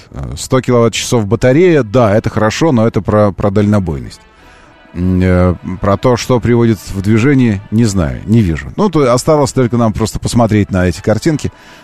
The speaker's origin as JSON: {"language": "Russian", "region": "Moscow", "country": "Russia", "said": "Мы, москвичи, в два, кто-то в три раза больше может позволить себе топливо."}